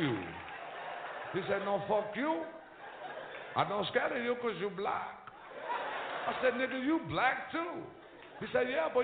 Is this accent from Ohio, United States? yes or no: no; Brooklyn, New York, United States; Brooklyn in the house? I'm glad. I love people from Brooklyn. I'm from Brooklyn, shit.